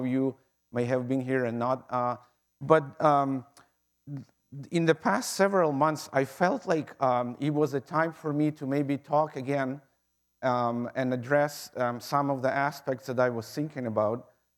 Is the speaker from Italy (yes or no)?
no; Ukraine; moved away as an adult; also born or lived in United States; now in Canada; Originally, my family, we're from Ukraine. I did my graduate studies in the United States for 6 years. We lived on the Eastern Shore in the state of Maryland. And then I got a job with Agriculture Canada in 2014, and we came to Brennan and never left.